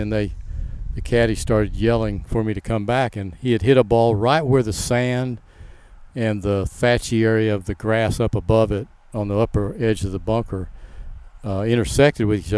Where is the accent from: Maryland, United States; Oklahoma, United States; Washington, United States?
Oklahoma, United States; Oklahoma City; he was pretty close to where I grew up over in Oklahoma City.